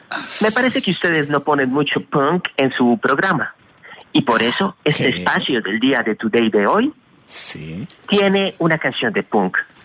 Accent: Colombia; born there; Aunque nací en Colombia, soy bilingüe.

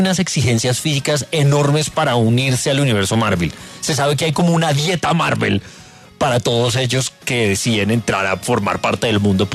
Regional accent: Ibagué, Tolima, Colombia; Sí, un saludo a la gente de mi pueblo.

